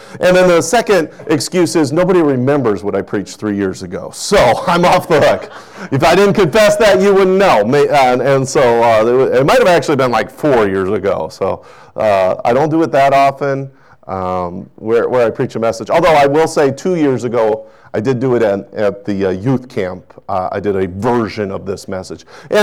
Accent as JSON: {"language": "English", "region": "North Dakota", "country": "United States", "tie": "born or raised there", "said": "There was a tree in front of my house that I grew up in North Dakota."}